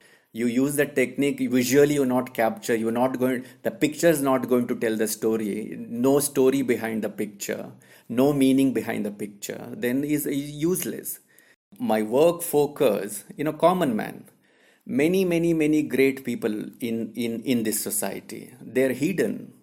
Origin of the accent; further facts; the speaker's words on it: Karnataka, India; English is a second language; in small one remote village, close to Bangalore. So one of the Indian greatest film, Shole, filmed in my hometown.